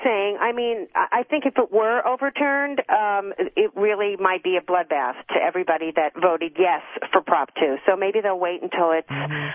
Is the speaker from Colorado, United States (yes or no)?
no; Long Island, New York, United States; I play for the North Shore Animal League, which is my hometown animal shelter from Long Island, New York.